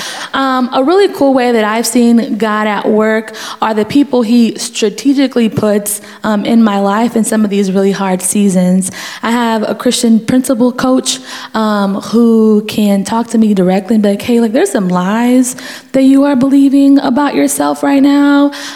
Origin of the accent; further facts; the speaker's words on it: Dominican Republic; English is a second language; I'm from the Dominican Republic. I'm bilingual, I'm an immigrant